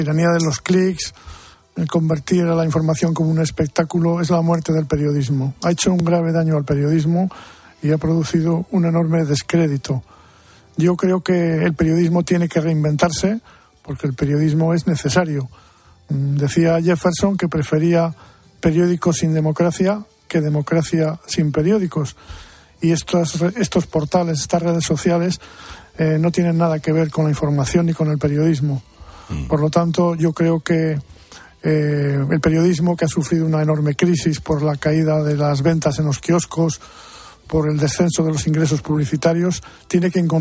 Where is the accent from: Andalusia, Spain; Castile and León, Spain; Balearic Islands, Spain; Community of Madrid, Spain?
Castile and León, Spain; Miranda de Ebro; born there